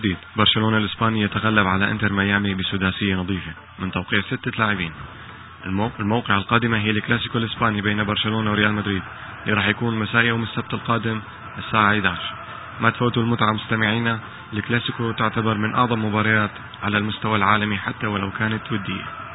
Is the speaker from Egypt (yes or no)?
no; Syria; من بلدنا سوريا